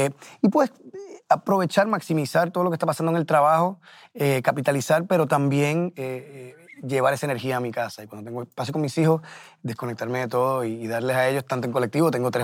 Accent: Puerto Rico; moved away as an adult; also born or lived in Minnesota, United States; Yo me mudé de Puerto Rico a Minnesota antes de llegar a Nueva York. Entonces, pues, uno de mis lugares, uno de mis casas. Fue un momento muy bonito. Fui a la escuela de música allá. Fue mi primera experiencia viviendo solo fuera de Puerto Rico

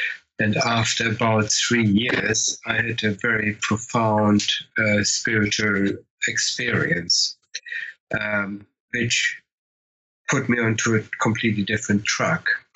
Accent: Bielefeld, North Rhine-Westphalia, Germany; English is a second language; catapulted back into my bed in my hometown of Bielefeld

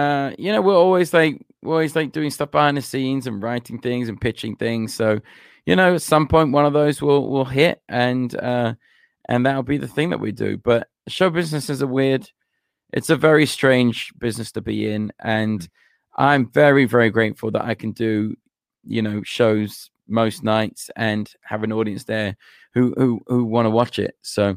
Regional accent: London, United Kingdom; Well, I grew up in Southeast London. which is one of the less pleasant areas of London.

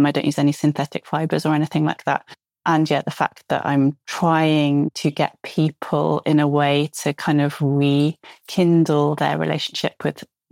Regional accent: United Kingdom; now in France; I'm a British designer, but I live in Provence in the south of France.

